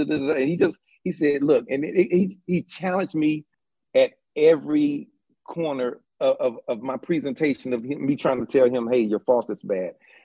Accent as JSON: {"language": "English", "town": "Asheville", "region": "North Carolina", "country": "United States", "tie": "born or raised there", "said": "I'm born and raised in Asheville, and I've been exposed to racism."}